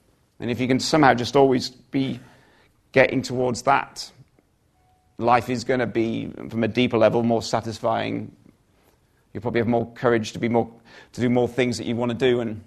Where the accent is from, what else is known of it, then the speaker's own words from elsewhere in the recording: United Kingdom; we're British. British, there's such an inherent sort of sense of we're not really supposed to sort